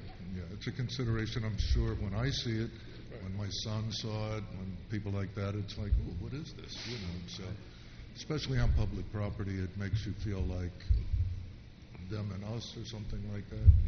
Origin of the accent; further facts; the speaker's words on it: New Egypt, New Jersey, United States; my family's from the South. I grew up in New Egypt here, and we talk about stuff like that.